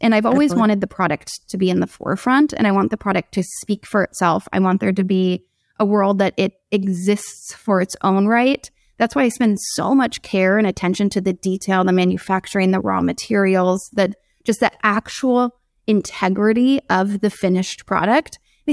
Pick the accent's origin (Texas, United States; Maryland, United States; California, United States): California, United States; San Diego; I grew up in San Diego.